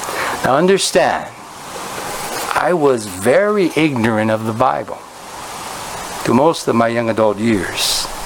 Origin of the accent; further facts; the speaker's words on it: Los Angeles, California, United States; I grew up right here in Echo Park, in the Echo Park area, and I have to say, I really did get a pretty good education back in that day.